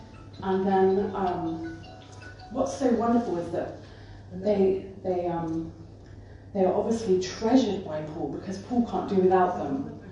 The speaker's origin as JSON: {"language": "English", "region": "South of England", "country": "United Kingdom", "said": "I'm from the South, but I have been exiled to the Midlands, so I love coming down, down south."}